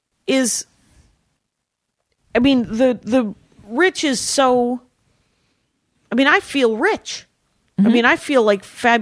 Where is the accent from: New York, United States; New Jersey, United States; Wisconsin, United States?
Wisconsin, United States; I'm from Wisconsin.